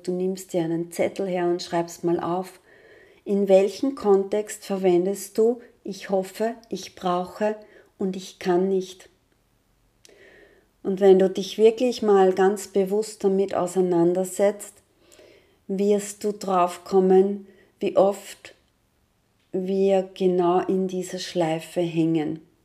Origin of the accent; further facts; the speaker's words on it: Lower Austria, Austria; da bin ich so im Zweifel, im Wiegelwogel, sagt man bei uns im Waldviertel.